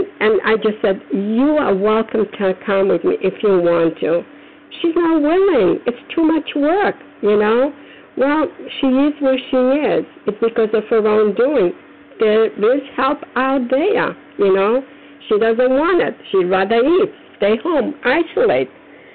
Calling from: Foxborough, Massachusetts, United States; I'm calling from Foxborough, Massachusetts.

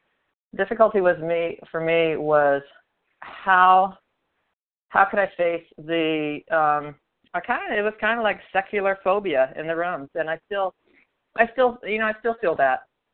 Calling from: Florida, United States; a food addict and bulimic in Florida. Kind of embarrassed to say I'm from Florida this morning, but that's where I live.

